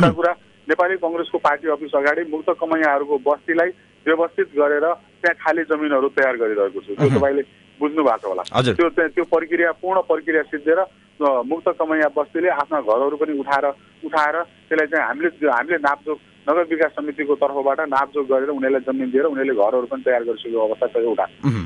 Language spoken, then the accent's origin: Nepali; Achham, Sudurpashchim Province, Nepal; born there; now in Kailali, Nepal; म मेरो जन्मस्थान अछाम भए पनि म अहिले कैलालीको मान्छे हो।